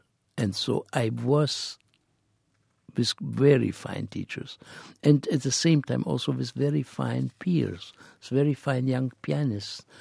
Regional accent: Israel; The reason was I came from Israel.

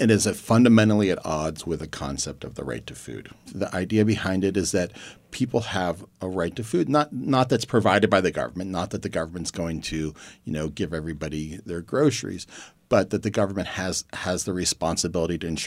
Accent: Youngstown, Ohio, United States; I grew up in Youngstown, Ohio, which, as you probably all know, was a very thriving steel town until about early 1980s.

